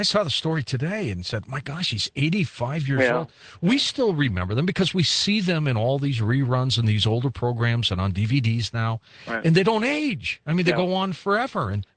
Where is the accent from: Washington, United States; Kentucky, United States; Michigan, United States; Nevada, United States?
Michigan, United States; Detroit; born there; also born or lived in St. Louis; I wasn't born there. I was born in Detroit, but I moved to St. Louis in 79.